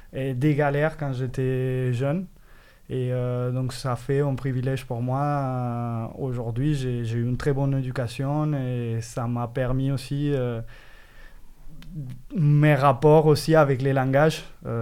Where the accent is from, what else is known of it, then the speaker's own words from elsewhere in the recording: Bogota, Bogotá, Colombia; French is a second language; moved away as an adult; also born or lived in Santa Marta; now in Marseille, France; Alors moi je suis colombien, je suis né à Bogota. J'ai vécu toute ma vie à Bogota jusqu'à que j'avais 24 ans. Et après je suis parti dans la côte Caraïbe à Santa Marta. Et j'ai vécu 2 ans avant de venir ici en France.